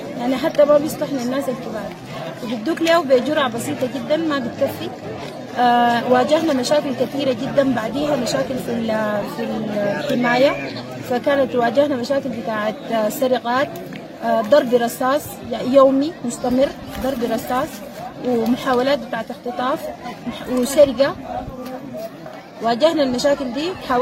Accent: Sudan; يا إما ترجعونا بلدنا السودان.

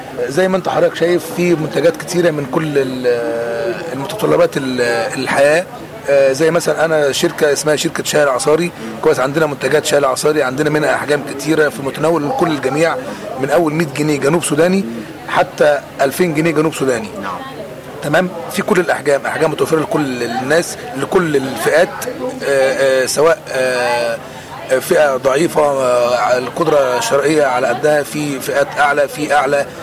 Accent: Egypt; احنا عندنا في مصر عندنا الفينش النهائي في كل المنتجات

